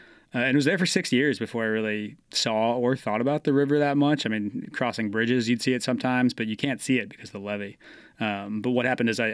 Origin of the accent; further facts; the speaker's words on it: New England, United States; So I've lived in the South for 15 years now, but I grew up in New England and really didn't think about the river that much.